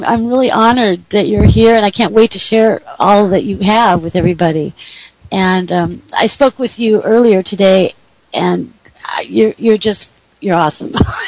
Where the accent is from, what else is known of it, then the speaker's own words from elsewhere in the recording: Atlanta, Georgia, United States; See, I'm from Atlanta. Remember, I'm from Atlanta.